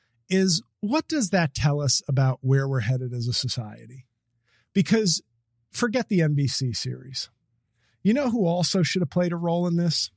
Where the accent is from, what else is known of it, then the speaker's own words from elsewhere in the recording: United States; I don't watch him do Spanish stuff because I'm an American